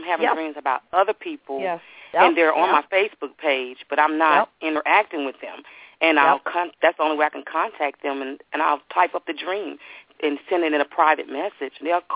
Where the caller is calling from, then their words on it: Texas, United States; I'm calling from Texas.